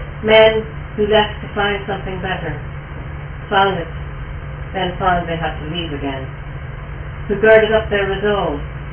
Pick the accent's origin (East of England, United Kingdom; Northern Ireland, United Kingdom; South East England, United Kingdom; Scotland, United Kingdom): Northern Ireland, United Kingdom; Belfast; This one is to do with growing up in the Ormond Road in Belfast in the 1960s.